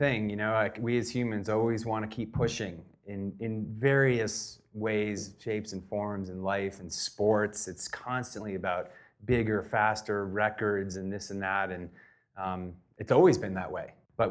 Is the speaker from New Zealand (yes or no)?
no; New England, United States; I grew up in New England and grew up at a young age.